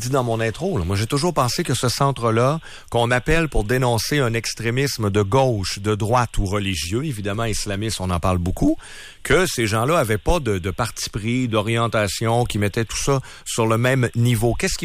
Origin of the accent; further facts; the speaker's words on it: Quebec, Canada; on pourrait évidemment se réjouir en tant que Québécois que des gens d'ailleurs viennent chez nous